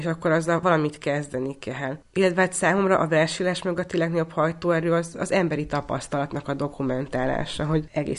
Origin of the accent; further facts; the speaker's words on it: Szekszárd, Tolna, Hungary; born there; Valóban 1986-ban születtem Szekszárdon